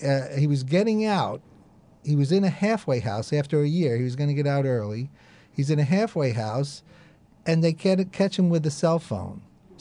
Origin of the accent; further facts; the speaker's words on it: Jersey City, New Jersey, United States; you guys know I grew up in Jersey City, and of course it was a long time ago. I was a teenager during those late 60 riots